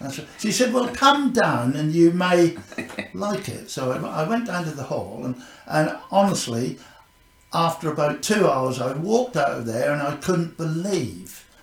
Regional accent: Cromer, East of England, United Kingdom; I was born in Cromer, and do you want me to just tell you how I started this?

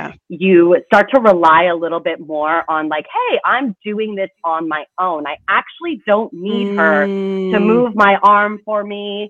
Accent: Canada; moved away as an adult; now in United States; I'm Canadian, eh?

